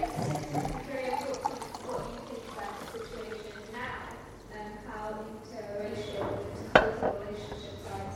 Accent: India; I grew up in India and I'm born and brought up there

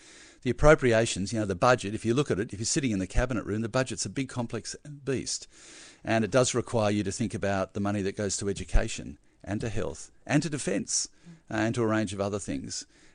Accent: Lindfield, New South Wales, Australia; I think it had a huge impact on me. You know, as a kid playing in the bush, just experiencing it, enjoying it

